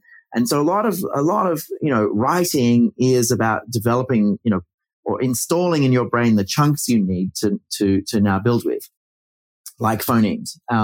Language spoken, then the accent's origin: English; Australia; now in New York, United States; I'm Australian and originally, and I live here now, but in New York, but, you know